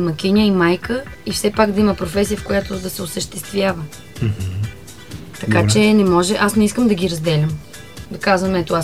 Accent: Montana, Montana Province, Bulgaria; Да, как аз повлия, съм от Монтана.

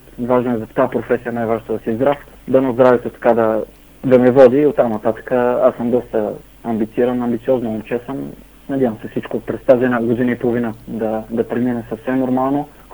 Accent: Plovdiv, Plovdiv Province, Bulgaria; Все пак съм пловдивчанин, израснал съм в този град, доста приятели ми от двете страни, и от Ботев, и от Локомотив.

